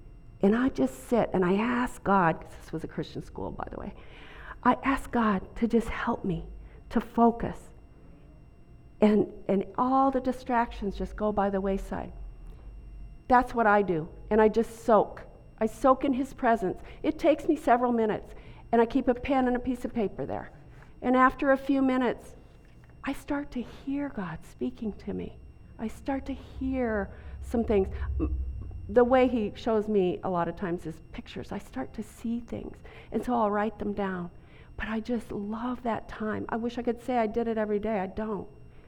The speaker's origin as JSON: {"language": "English", "region": "Montana", "country": "United States", "tie": "born or raised there", "lives_now": "San Antonio, United States", "said": "And they're made in North Dakota, which is border state to my home state of Montana."}